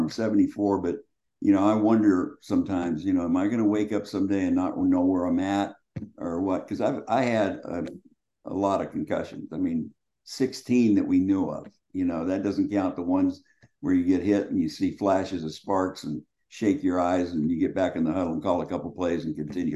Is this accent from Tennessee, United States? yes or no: no; Sonora, California, United States; So they came to my hometown of Sonora, sat in my dad's kitchen in the restaurant with me and my dad